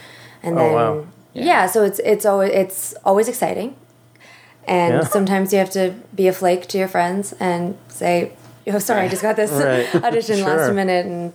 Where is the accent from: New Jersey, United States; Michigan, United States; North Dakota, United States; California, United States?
California, United States; Sacramento; Plus, I'm from Sacramento, and there are performing arts outlets, but it's not a huge, you know, industry in Sacramento.